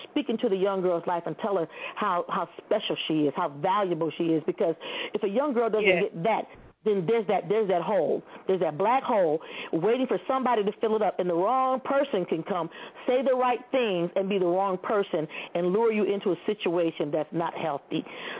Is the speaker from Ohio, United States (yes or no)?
yes; Toledo, Ohio, United States; I live in Ohio. I grew up in Toledo.